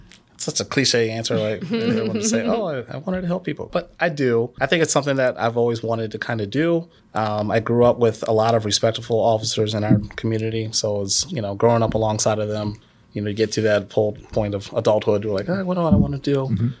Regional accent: Maryland, United States; I came from Maryland, so definitely a culture shock.

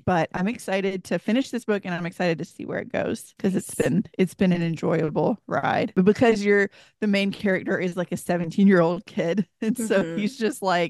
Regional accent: Southern US, United States; Growing up in the South, you don't get as much of the, ooh, it's dark and scary

